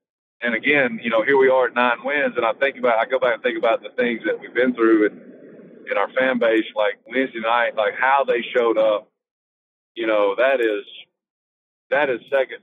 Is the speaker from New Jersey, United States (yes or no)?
no; Mississippi, United States; because my wife's from Western Kentucky. I'm from Mississippi. We're away from families a lot.